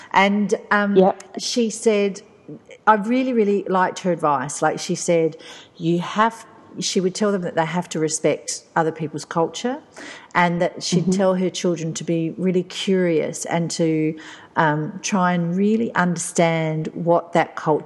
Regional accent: Australia; I get so much of who I am from the fact that I'm Australian

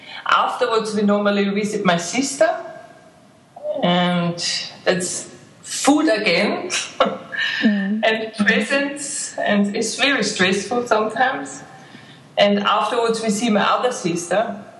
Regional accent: Austria; also born or lived in Libya / Australia / New Zealand / Romania; now in Dubai, United Arab Emirates; I'm from Austria. Living away from Austria for the 20 years now. I lived in 5 different countries. I had to write it down because I can't remember anymore. So we lived in Libya, Australia, New Zealand and Romania, and now I'm in Dubai.

